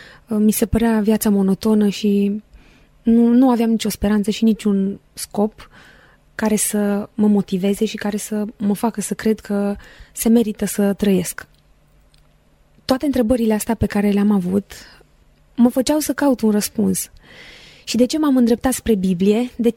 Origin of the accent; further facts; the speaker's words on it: Cugir, Alba County, Romania; now in Bucharest, Romania; am 26 de ani, sunt din Cugir, județul Alba, am absolvit facultatea de limbi străine la Sibiu și în prezent lucrez ca și misionară în București printre studenți.